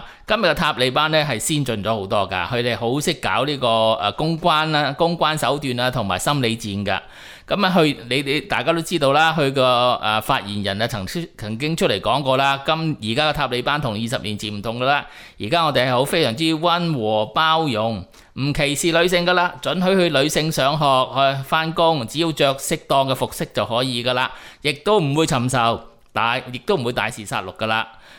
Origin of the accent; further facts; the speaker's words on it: Chaozhou, Guangdong, China; 譬如我潮州人咁啊，成日都系我啊格健啦，即系。认同上咧就认同咗自己系格健啷潮州人先，然后先至考虑到自己系咪广东人，系咪呢个中国人噶、